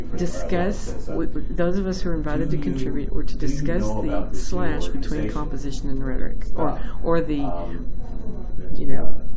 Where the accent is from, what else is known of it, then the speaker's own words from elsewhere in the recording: Texas, United States; this was in Texas. I'm a Texan.